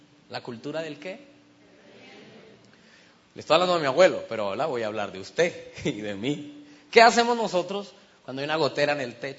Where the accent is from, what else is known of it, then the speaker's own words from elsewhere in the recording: Colombia; Fui a la casa de mi abuelo hace como unos 5 años, allá a Colombia. Yo soy de Colombia